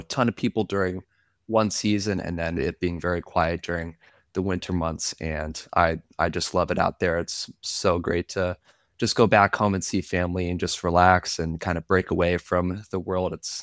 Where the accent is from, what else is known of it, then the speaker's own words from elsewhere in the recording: Watkins Glen, New York, United States; Well, I'm from Watkins Glen, New York. So it's a small little village of about 1,600 to 1,800 people.